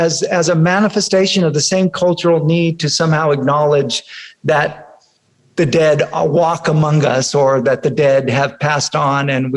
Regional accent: Fresno, California, United States; we were Chicanos growing up in Fresno, man.

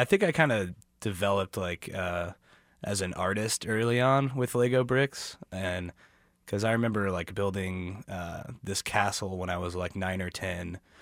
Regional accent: Kansas City, Missouri, United States; Yeah, I grew up in Kansas City

